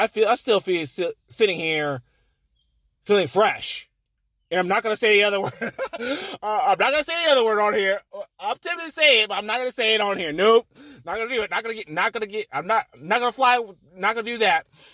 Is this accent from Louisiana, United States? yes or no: no; Florida, United States; also born or lived in Georgia; I'm down south, Georgia, Florida. I grew up more in Florida than Georgia